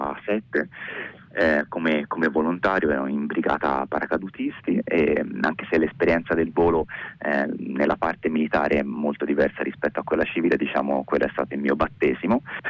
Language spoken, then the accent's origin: Italian; Florence, Tuscany, Italy; now in Milan, Italy; io sono un ragazzo di 38 anni e in questo momento sono, anche se sono fiorentino, sono a lavorare a Milano